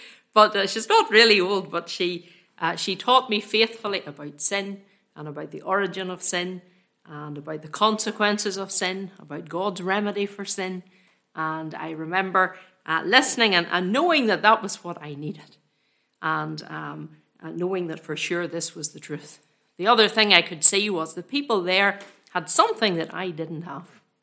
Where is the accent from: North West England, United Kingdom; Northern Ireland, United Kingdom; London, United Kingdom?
Northern Ireland, United Kingdom; Ballymoney; I'm from Ballymoney, still staying in Ballymoney whenever I'm at home. No place like Ballymoney, best wee place in the world. I was born there, brought up there, and I suppose I thought I would always be there